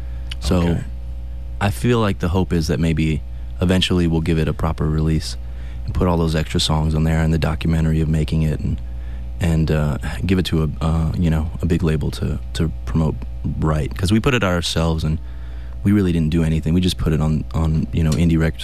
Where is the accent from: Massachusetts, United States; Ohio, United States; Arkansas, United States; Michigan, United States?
Ohio, United States; Akron; my first memories of growing up in Akron, Ohio